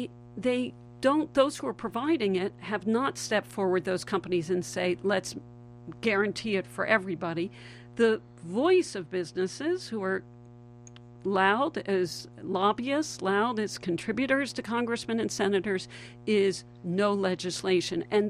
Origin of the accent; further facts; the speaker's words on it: Canada; as you know, I'm down now from Canada.